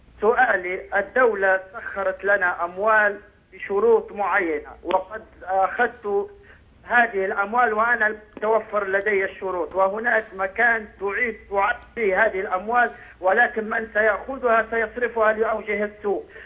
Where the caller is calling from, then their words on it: Libya; نحن من ليبيا